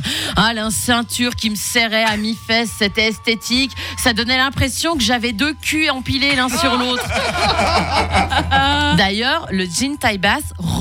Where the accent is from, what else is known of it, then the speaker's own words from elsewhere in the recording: Spain; French is a second language; je précise, parce que je suis espagnole